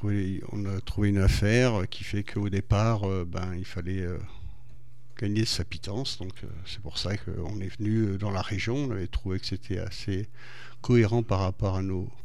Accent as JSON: {"language": "French", "region": "Normandy", "country": "France", "lives_now": "Saint-Georges-l'Agricole, France", "said": "Moi, je suis normand."}